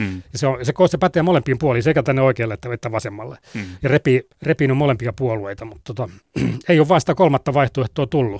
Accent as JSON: {"language": "Finnish", "region": "Ostrobothnia", "country": "Finland", "said": "meillä Pohjanmaalla."}